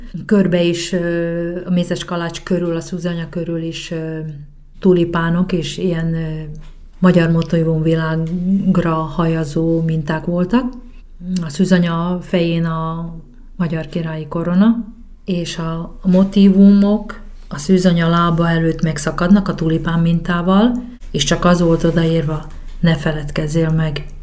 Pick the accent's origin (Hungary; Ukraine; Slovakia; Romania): Slovakia; csak azért, mert felvidéki vagyok, és nem Poprádról vagy Kassáról jelentkez, a szülőfalumból